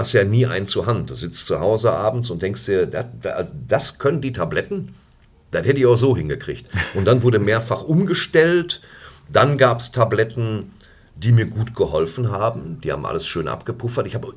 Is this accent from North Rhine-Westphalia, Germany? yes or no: yes; Dortmund, North Rhine-Westphalia, Germany; Ich hoffe, dass es immer noch die Leute sind, wo ich herkomme